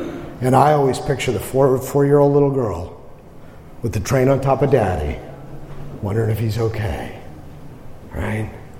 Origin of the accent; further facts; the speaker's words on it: New York, United States; I am from New York, and we have in New York the Subway Superman.